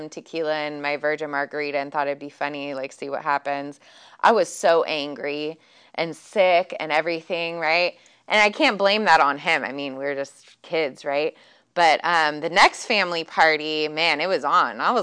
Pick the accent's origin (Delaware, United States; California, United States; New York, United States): California, United States; Benicia; I grew up here in Benicia, born and raised. And some of you have known me since I was a little girl.